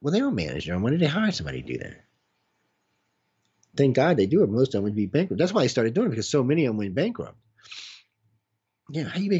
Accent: New Orleans, Louisiana, United States; but yes, I was from New Orleans, and they used to spray a lot of dumb gas down there too.

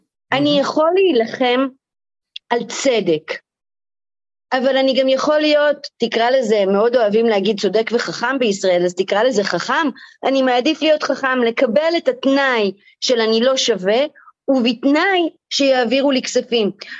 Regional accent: Jerusalem, Jerusalem District, Israel; אחד הדברים שאני מספרת, או שסיפרתי, זה על הילדות שלי בירושלים, אוקיי?

